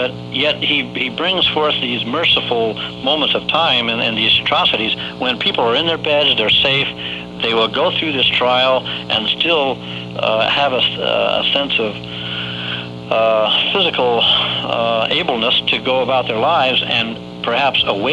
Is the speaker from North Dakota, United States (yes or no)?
no; California, United States; also born or lived in Phoenix, United States; Basically, I was born in Phoenix, Arizona, but 6 months after that, during wartime, my mother came back to California. I've been here ever since.